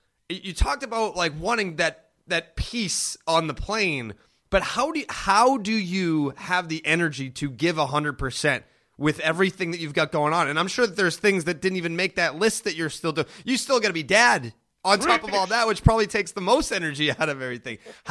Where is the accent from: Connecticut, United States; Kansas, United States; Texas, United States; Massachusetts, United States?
Massachusetts, United States; Poppy, you know I'm from New England, right?